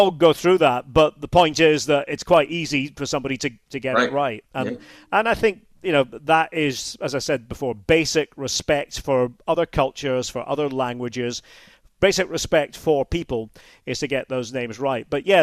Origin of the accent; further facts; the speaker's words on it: Scotland, United Kingdom; Scottish football, which of course is always, you know, right here and will always be right here as a Scot.